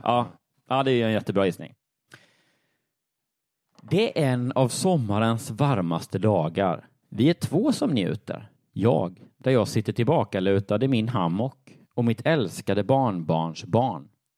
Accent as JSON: {"language": "Swedish", "region": "Jönköping County", "country": "Sweden", "tie": "born or raised there", "said": "hockeylöst i min i trakten där jag växte upp. Det var liksom utanför Jönköping som var då, alltså långt utanför Jönköping."}